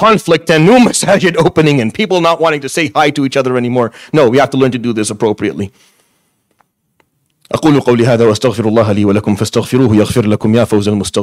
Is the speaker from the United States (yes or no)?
no; Syria; I was raised in the Middle East. I was raised in Syria.